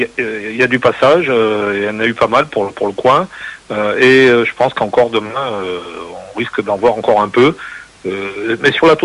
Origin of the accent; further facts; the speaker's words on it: Provence-Alpes-Côte d'Azur, France; Ah ben je suis en Provence, au sud d'Aix-en-Provence.